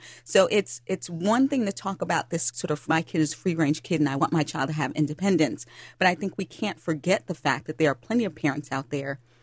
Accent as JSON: {"language": "English", "town": "Long Island", "region": "New York", "country": "United States", "tie": "born or raised there", "said": "I grew up in Long Island, New York, and our neighbors looked out for the kids."}